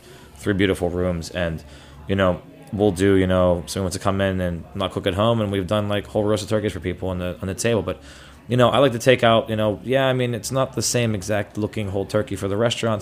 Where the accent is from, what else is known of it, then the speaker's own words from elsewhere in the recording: Pittsburgh, Pennsylvania, United States; You know, I mean, I grew up in Pittsburgh, but like, we're kind of, you know, got a lot of some Southern influence going in there